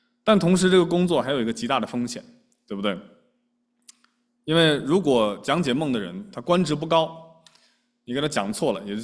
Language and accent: Chinese; China; 我们中国人就有一句话叫伴君如伴虎